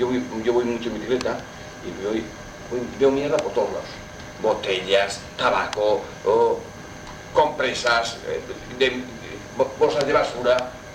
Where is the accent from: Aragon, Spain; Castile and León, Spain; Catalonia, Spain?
Castile and León, Spain; now in Basque Country, Spain; No, yo soy burgalés